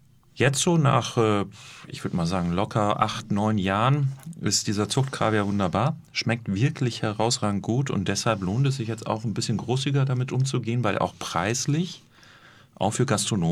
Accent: North Rhine-Westphalia, Germany; Grünkohl kennen wir auch aus dem Ruhrgebiet, wo ich herkomme.

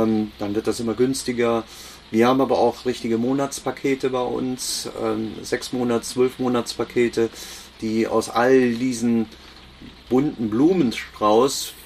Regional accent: Cologne, North Rhine-Westphalia, Germany; ich komme ursprünglich aus Köln, aus der Nähe von Köln, bin da auch aufgewachsen.

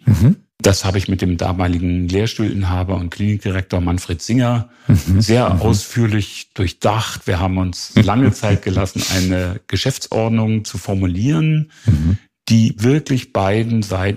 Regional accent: Greifswald, Mecklenburg-Vorpommern, Germany; also born or lived in Jena; Also ich bin in Greifswald aufgewachsen, habe dann in Jena studiert

